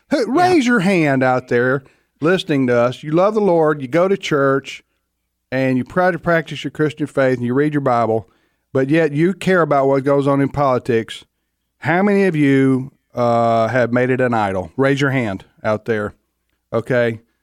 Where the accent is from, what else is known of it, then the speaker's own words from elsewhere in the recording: Mississippi, United States; I'm from North Mississippi, and I'm a little bit older than he is